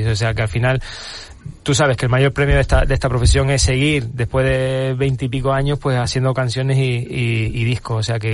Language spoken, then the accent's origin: Spanish; San Bartolomé, Canary Islands, Spain; en mi pueblo, en San Bartolomé, hay una sociedad cultural